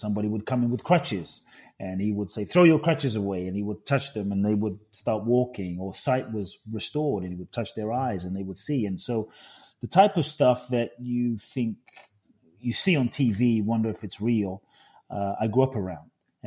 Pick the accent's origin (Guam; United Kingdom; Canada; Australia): United Kingdom; London; also born or lived in Ghana; now in United States; My father is from Ghana. My mother is Japanese. I grew up in London, live in the US. So I feel like I'm from everywhere and nowhere.